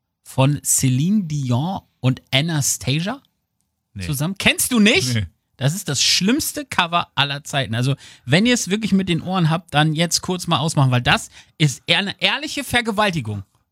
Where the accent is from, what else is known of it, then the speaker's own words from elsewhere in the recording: Lower Saxony, Germany; ich bin Ostfriese, ich habe den ganzen Keller voller Korn.